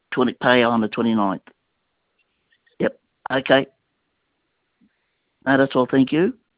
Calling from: Brisbane, Queensland, Australia; I'm calling from Brisbane.

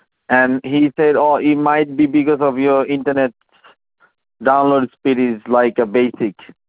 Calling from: Cyprus; I'm calling from Cyprus

